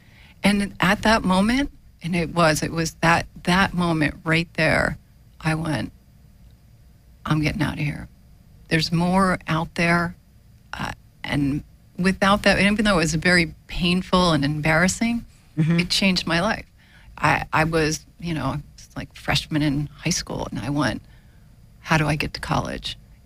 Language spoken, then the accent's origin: English; New Jersey, United States; Yes, South Jersey, not far from Atlantic City.